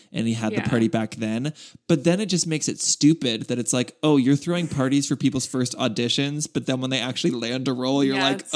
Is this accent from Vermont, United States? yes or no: no; Nebraska, United States; now in Tucson, United States; I drove 1,000 miles with only my cat from my hometown in Nebraska to Tucson, Arizona when I was in grad school